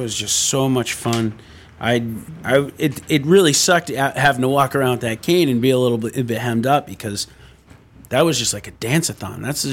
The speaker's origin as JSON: {"language": "English", "town": "Boston", "region": "Massachusetts", "country": "United States", "also_born_or_lived": "Washington, D.C. / New York", "said": "I mean, I've lived around the D.C. area. I've lived in New York. I'm from Boston originally."}